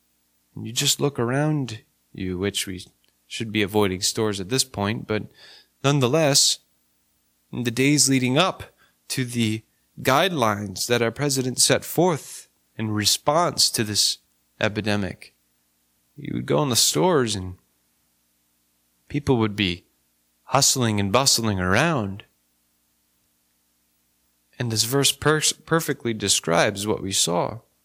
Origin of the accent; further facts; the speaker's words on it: Rhode Island, United States; Where I grew up in Rhode Island as a kid, there was this patch of woods next to our property that was owned by family